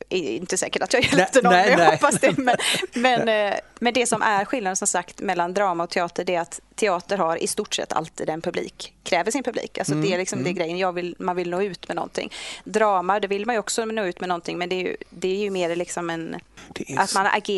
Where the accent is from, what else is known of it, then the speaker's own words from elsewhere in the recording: Jonsered, Västra Götaland County, Sweden; also born or lived in Kåhög; Jo, jag är härifrån trakten. Jag är född i Kåhög, så det är ju i allra högsta grad här i kommunen. Och flyttade sen till Jonsered med mina systrar och mamma och pappa. Och gick skola där och sjöng i kör där och levde gott där